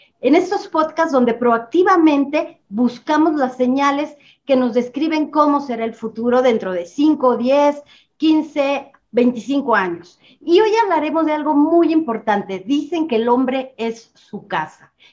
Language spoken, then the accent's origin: Spanish; Mexico; Bienvenidas, bienvenidos al futuro. Les saludo desde la Ciudad de México. Soy periodista, soy mexicana